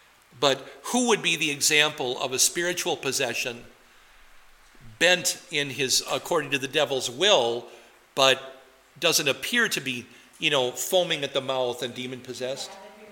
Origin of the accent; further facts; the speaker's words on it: Wisconsin, United States; accent: Wisconsin; Let's not make this about my Wisconsin accent, but yeah, that's my head. It's like I say crick instead of creek things.